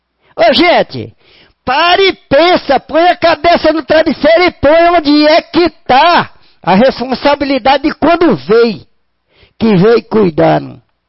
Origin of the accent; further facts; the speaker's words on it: Itaúna, Paraná, Brazil; also born or lived in Nova Londrina; Eu nasci em Nova Londrina. Com idade de um ano e eu vim para Itaúna, eu estou com 61 anos. Eu estou com 60 anos de Itaúna